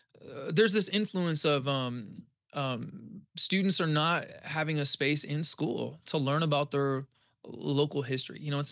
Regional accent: Kankakee, Illinois, United States; I'm actually from the Kankakee, Bradley, Bourbonnais area, if anybody knows that.

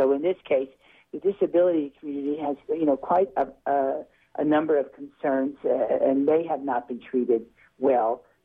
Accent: New Jersey, United States; I'm from New Jersey, so I tend to be cynical

